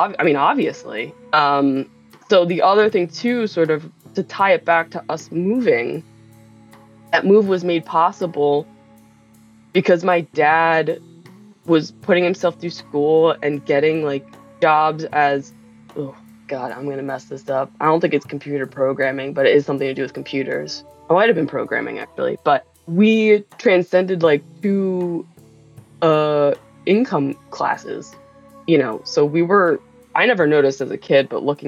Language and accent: English; New Jersey, United States; now in Alexandria, United States; No, I grew up in New Jersey. With, as this goes on and I get a little bit more animated, you'll be able to hear probably the accent a little bit.